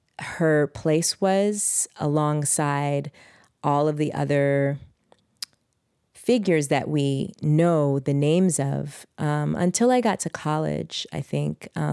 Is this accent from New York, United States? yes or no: no; Oakland, California, United States; also born or lived in Berkeley, United States; Yeah, I grew up in Oakland, North Oakland. And Berkeley, spent a lot of time in Berkeley going to school.